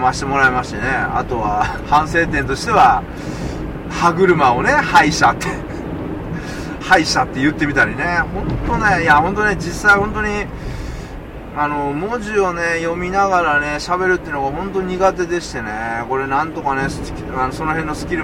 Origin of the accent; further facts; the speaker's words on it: Kansai, Japan; は関西人なんで、